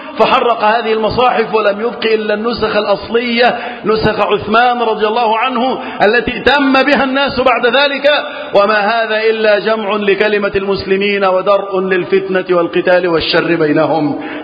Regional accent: Egypt; اللهم احفظ بلدنا مصر وسائر بلاد المسلمين من الفتن

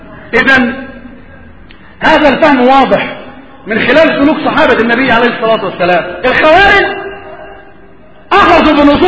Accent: Egypt; وفي بلادنا مصر

